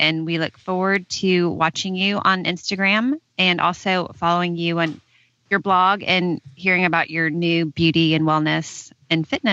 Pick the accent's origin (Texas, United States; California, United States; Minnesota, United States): Texas, United States; Austin; we're both from Austin, and it's similar here.